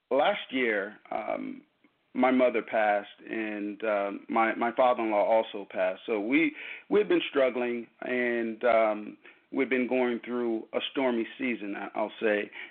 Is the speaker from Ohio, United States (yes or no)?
no; Los Angeles, California, United States; now in Carson, United States; born and raised in the Los Angeles area, and moved from Los Angeles to Carson, and this is where we reside.